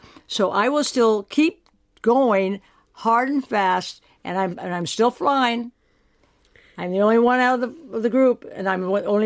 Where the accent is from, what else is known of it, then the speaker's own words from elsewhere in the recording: Taos, New Mexico, United States; He had taken care of my father, and he knew I was from Taos, New Mexico.